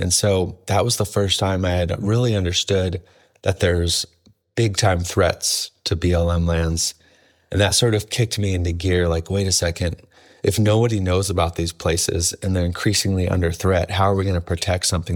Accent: Michigan, United States; now in California, United States; I'm from Michigan, so I grew up in Michigan. I moved out to the West 21 years ago, and I immediately fell in love, you know, with the national parks.

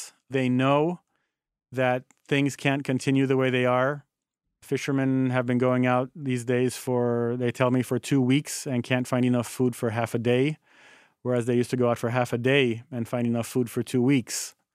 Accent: Haiti; born and growing up in Haiti and spending most of my weekends at the beach with my parents

